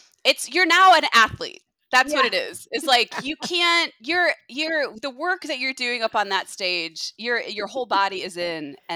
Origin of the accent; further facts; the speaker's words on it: Seattle, Washington, United States; And I'm from Seattle. I live in Seattle. I've been in Seattle for 20 years.